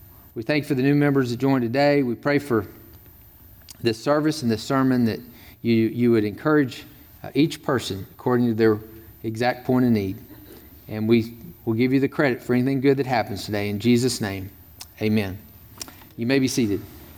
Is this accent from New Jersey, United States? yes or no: no; Tyler, Texas, United States; this guy, he's from Tyler, Texas. That's my hometown.